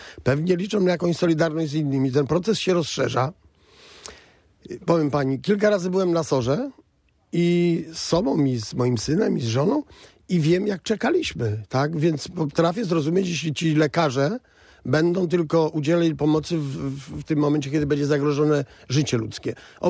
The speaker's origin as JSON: {"language": "Polish", "town": "Białogard", "region": "West Pomeranian Voivodeship", "country": "Poland", "tie": "born there", "said": "urodziłem się w Białogardzie, rosyjski nie jest dla mnie problemem."}